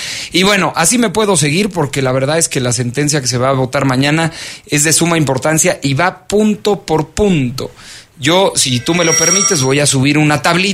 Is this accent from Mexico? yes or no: yes; Mexico; Entonces yo espero como mexicano que si el día de mañana